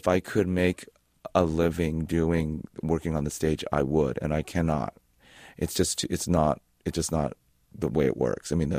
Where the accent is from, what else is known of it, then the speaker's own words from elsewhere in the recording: San Francisco, California, United States; I grew up in the Sunset District. Our family house was on 40th and Ortega, and I never appreciated the beach until I came back as a grown up